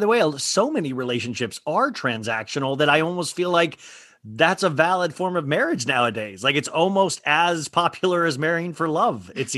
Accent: Kansas, United States; I grew up in Kansas, middle class.

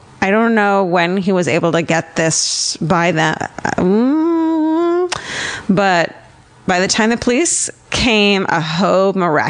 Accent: New Zealand; now in United States; He was one of the first people I met when I moved to the U.S. over from New Zealand.

